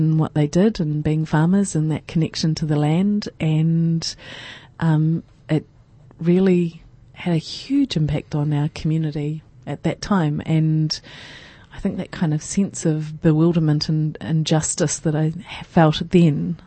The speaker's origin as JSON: {"language": "English", "town": "Invercargill", "region": "Southland", "country": "New Zealand", "tie": "born or raised there", "said": "growing up in Invercargill in the 70s and 80s"}